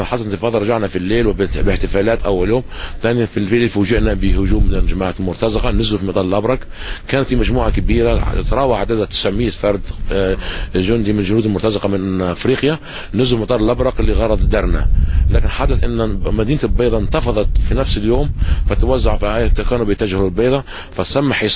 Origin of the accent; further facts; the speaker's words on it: Benghazi, Libya; تول الاحتجاجات عندنا في بنغازي